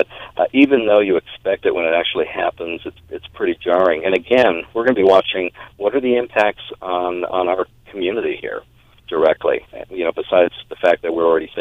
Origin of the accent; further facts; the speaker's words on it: Phoenix, Arizona, United States; Now, I come from the Phoenix area where this was not an unusual thing with those mines out to the east there